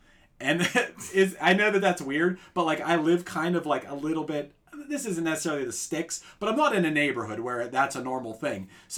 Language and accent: English; Pittsburgh, Pennsylvania, United States; We're from the Pittsburgh area.